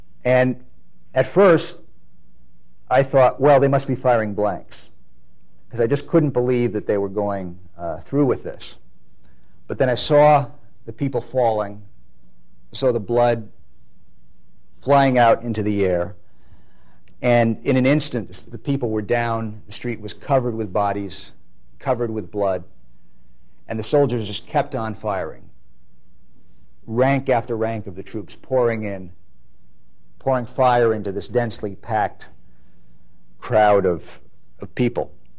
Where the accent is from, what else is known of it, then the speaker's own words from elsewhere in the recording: United States; I said, "No, no, we're not from Australia, from America."